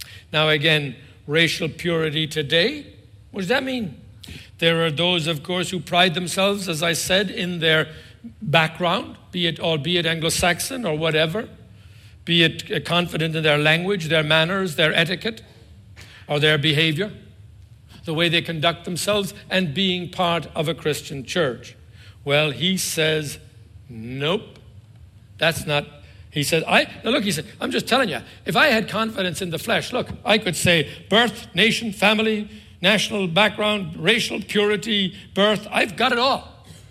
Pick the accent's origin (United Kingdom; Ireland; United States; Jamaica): Ireland; The island I came from Ireland. And I saw people back there carry beads in one hand and an Armalite rifle in another.